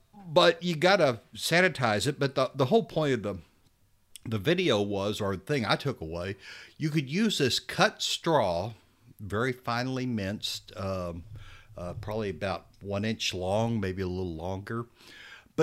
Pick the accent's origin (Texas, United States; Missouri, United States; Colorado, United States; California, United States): Texas, United States; So I wonder how come I never found any mushrooms like that when I was growing up in West Texas.